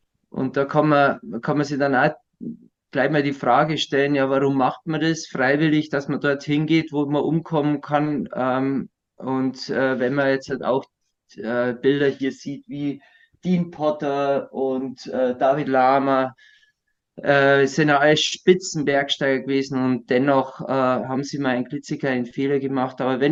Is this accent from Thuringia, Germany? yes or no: no; Berchtesgaden, Bavaria, Germany; ich komme nicht aus der Gegend wie du, Tim, sondern ich komme aus Berchtesgaden. Und das ist ein wunderbarer Ort, da lebe ich mit meiner Familie